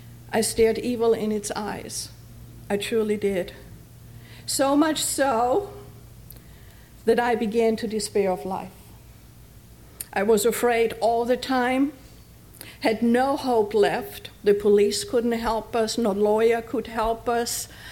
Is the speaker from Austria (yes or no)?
yes; Austria; As a child, growing up in Austria, life was good, or so I thought.